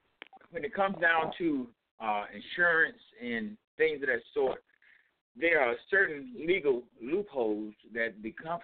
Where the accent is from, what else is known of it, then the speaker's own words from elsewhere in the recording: Atlanta, Georgia, United States; now in Albany, United States; You know, I'm in Georgia, and I grew up in Atlanta, Georgia, where people, like we said last night, are quite prominent and well-to-do. But I found new romance, and I moved to Southwest Georgia, down in Albany, Georgia.